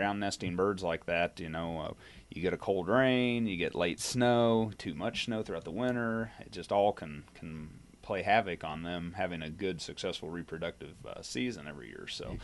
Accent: Iowa, United States; I'm from Page and Montgomery County, so I'm further south yet

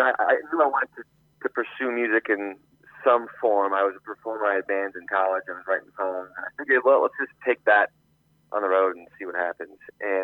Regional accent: Iowa, United States; now in Chicago, United States; As I said, I'm in Chicago now, but yeah, no, I consider Iowa home still. It's my home state. I'm a Hawkeye fan through and through.

